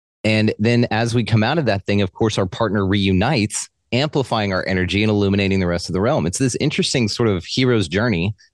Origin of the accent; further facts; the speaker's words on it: Texas, United States; accent: Texas; if you will, with my Texas accent